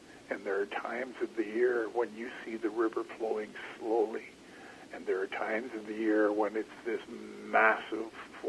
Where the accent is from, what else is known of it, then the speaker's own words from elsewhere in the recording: Kitkatla, British Columbia, Canada; I grew up on the Skeena. I grew up at the mouth of the Skeena in my home village of Kitkatla.